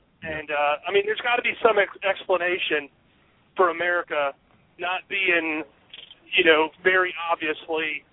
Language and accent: English; United States; just because I'm an American.